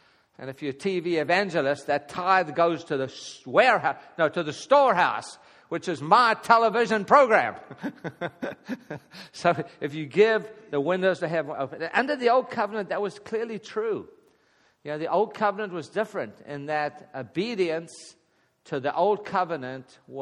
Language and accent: English; South Africa; In South Africa, I was raised in the Anglican Church